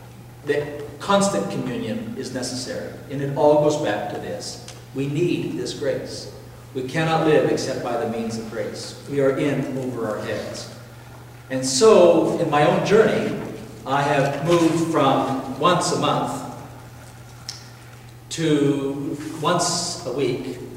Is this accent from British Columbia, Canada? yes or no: yes; Vancouver, British Columbia, Canada; now in New York, United States; And maybe I come from Vancouver, which is about as spiritually empty and vacuous as you can get.